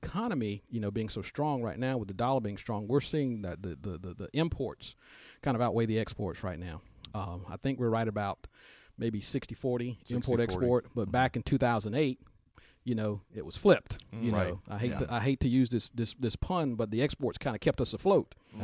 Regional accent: Georgia, United States; I actually grew up in middle Georgia where a lot of that stuff was mined

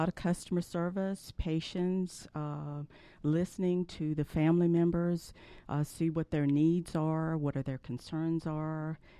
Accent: Opelousas, Louisiana, United States; Originally, I'm from Opelousas, Louisiana. I went to high school and business school there.

